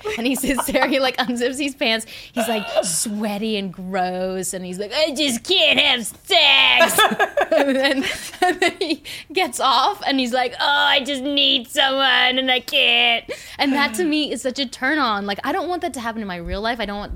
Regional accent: Sydney, New South Wales, Australia; also born or lived in South Africa; My actual last name is from Lebanon, but I'm not Lebanese, funnily enough. I was born in South Africa, raised in Australia.

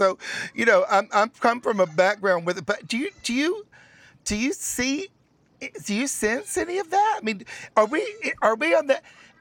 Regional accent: Chattanooga, Tennessee, United States; I'm from Chattanooga.

